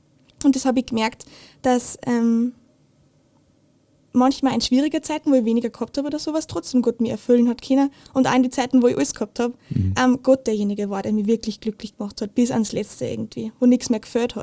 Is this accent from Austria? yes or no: yes; Steyr, Upper Austria, Austria; ich bin aus Steyr, ich bin 19 Jahre alt. Ich studiere derzeit Lehramt in Linz, Englisch und Geschichte. Genau, ich bin in Steyr aufgewachsen, ich habe zwei jüngere Schwestern.